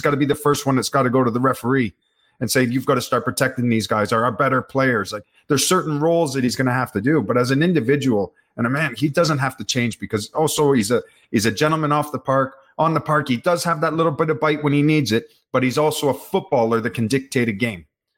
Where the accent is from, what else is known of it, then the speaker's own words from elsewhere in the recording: Canada; being a Canadian playing football in Europe.